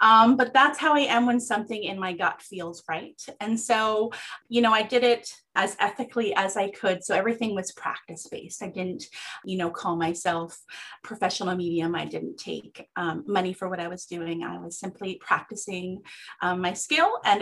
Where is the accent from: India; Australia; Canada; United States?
Canada; Atlantic Canada; I'm a military spouse. We are currently based out of southeastern Ontario, but I was born and raised on the East Coast.